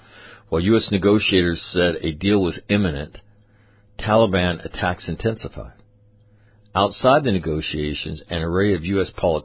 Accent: United States; I'm an American that doesn't even live in that country.

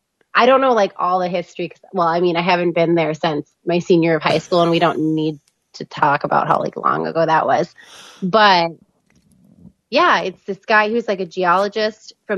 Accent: Partial, North Dakota, United States; I was born and raised in Western North Dakota in a tiny, tiny town called Partial, North Dakota. It's about a square mile big. One of those you blink, you miss it kind of places.

